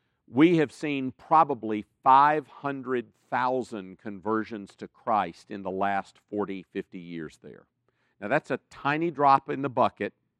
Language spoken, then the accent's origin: English; South Carolina, United States; I'm from South Carolina, where we really don't have SEC football.